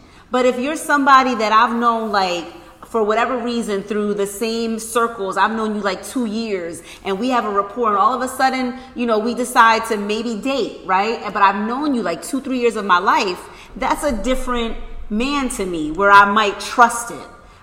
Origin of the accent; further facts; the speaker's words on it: Philadelphia, Pennsylvania, United States; I'm from Philly.